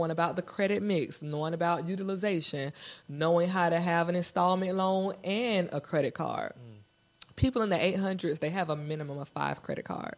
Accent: Jacksonville, United States; I went to school with her. I'm from Jacksonville, born and raised. You know, I know that's her auntie right around the corner.

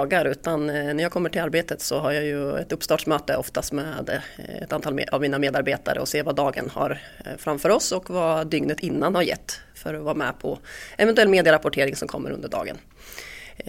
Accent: Linköping, Östergötland, Sweden; Men jag är från Linköping så jag var tillbaka hit runt 2011-2012

